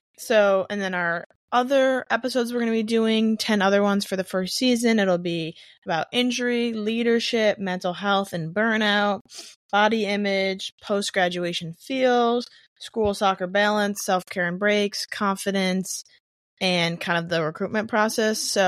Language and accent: English; Vestal, New York, United States; I grew up in Vestal, played soccer my whole life